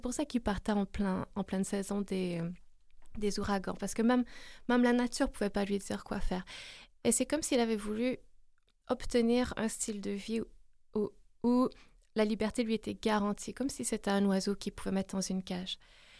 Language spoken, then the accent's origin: French; Quebec, Canada; now in Paris, France; j'ai grandi au Québec, malgré que depuis 7 ans, je me suis installée en France, à Paris.